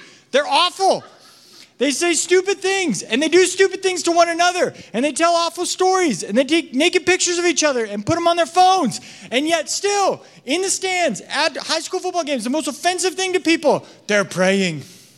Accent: Washington, United States; and I grew up in Washington. Like, we don't do ocean stuff in Washington.

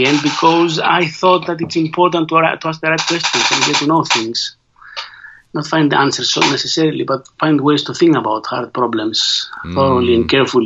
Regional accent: Athens, Attica, Greece; I grew up in Athens, in a suburban area of Athens, in a family with modest means.

